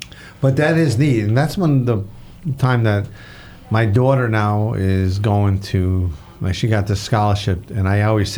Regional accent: Ithaca, New York, United States; born there; I was born in Ithaca, New York.

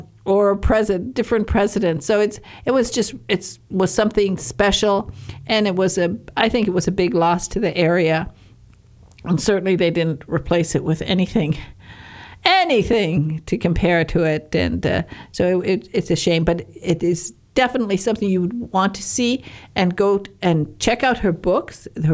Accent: Michigan, United States; I'm a Youper and I was born in the Northern Peninsula of Michigan.

